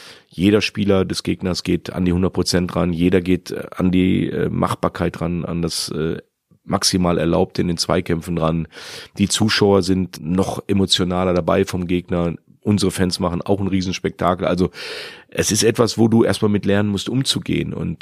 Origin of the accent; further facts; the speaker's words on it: Soest, North Rhine-Westphalia, Germany; Ja, das ist so ganz in der Nähe von Soest, wo ich groß geworden bin.